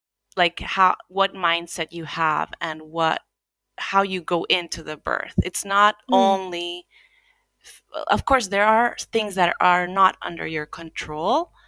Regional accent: Honduras; moved away as an adult; now in Finland; I'm originally from Honduras, and I came to Finland around 15 years ago to study a master's degree, and then I ended up just getting a job

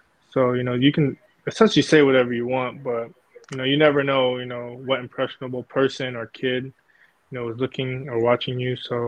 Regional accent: California, United States; you know, we grew up in California.

